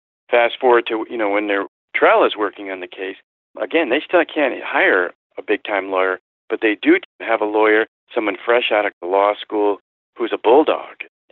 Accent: Connecticut, United States; born or raised there

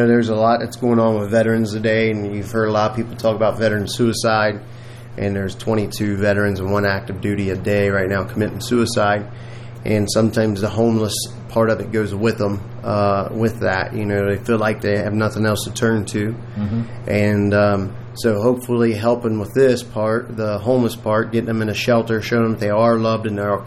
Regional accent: Cincinnati, Ohio, United States; My wife and I both born and raised in Cincinnati.

